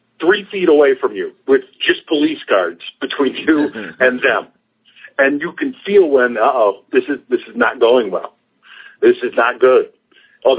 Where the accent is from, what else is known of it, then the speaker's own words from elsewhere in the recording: East Coast, United States; I mean, you guys know, I'm from the East Coast.